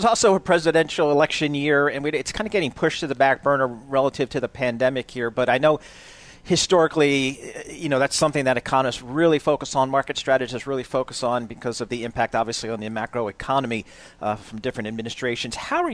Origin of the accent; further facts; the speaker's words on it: New Jersey, United States; accent: Jersey; maybe it's just my Jersey accent, maybe.